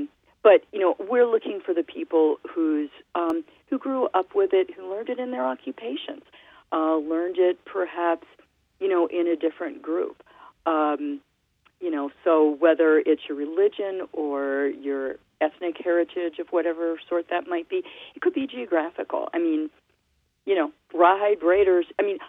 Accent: Mid-Atlantic, United States; my background is Eastern European Jewish. I come from the Mid-Atlantic region

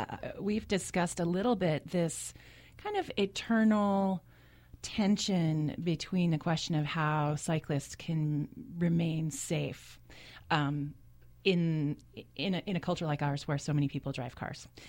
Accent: Santa Fe, New Mexico, United States; I have some very fond memories of it growing up in Santa Fe.

